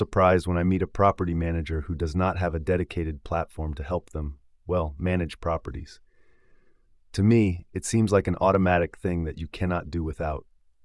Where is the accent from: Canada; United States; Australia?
Canada; Kelowna, British Columbia; take a look at this article from a local company in my hometown in Kelowna